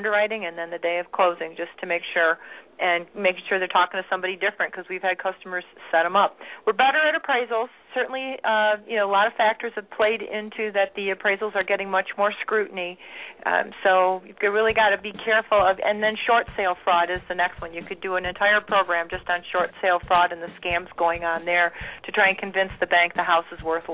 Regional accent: Michigan, United States; I'm from Michigan.

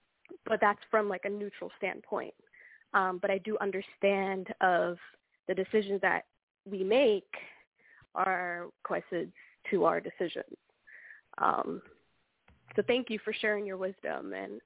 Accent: Pennsylvania, United States; I'm from Pocono Mountains. I'm on Lenape territory.

